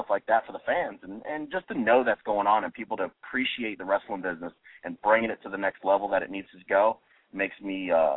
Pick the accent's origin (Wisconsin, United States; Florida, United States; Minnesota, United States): Florida, United States; Orlando; like, Orlando, my hometown, man.